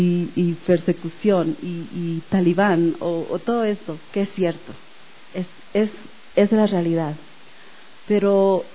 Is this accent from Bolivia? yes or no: yes; Bolivia; moved away as an adult; lo que Dios me estaba hablando, y salí de Bolivia bendecida, ungida, enviada con $20 de apoyo mensual